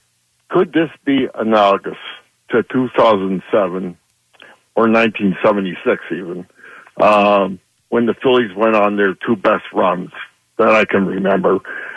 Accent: Manhattan, New York, United States; now in Philadelphia, United States; And I'm not from Philadelphia, but I have been here for over 60 years, so I consider myself Philadelphia.

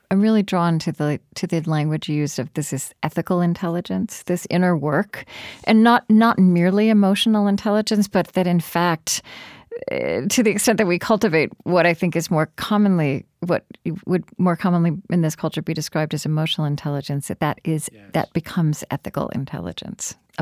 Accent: United States; you are British, I'm American, we're both white Western people

